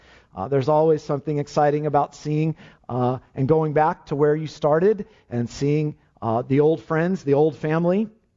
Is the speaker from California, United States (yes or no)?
yes; Lemoore, California, United States; in my little town where I grew up in Lemoore, as it's pronounced